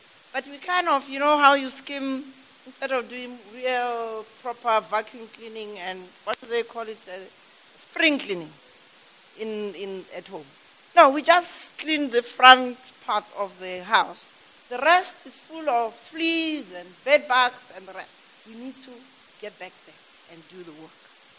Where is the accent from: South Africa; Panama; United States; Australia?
South Africa; Here, we haven't yet taken ownership of being South African, finished and clear.